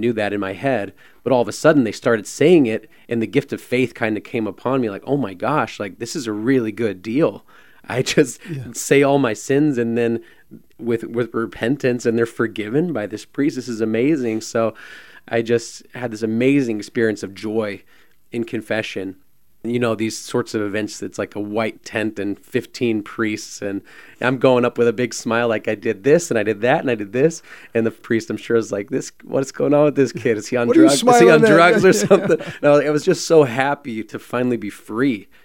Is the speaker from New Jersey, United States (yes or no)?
no; Texas, United States; accent: Southern drawl; So I grew up in South Texas, as you can tell by my thick Southern drawl today.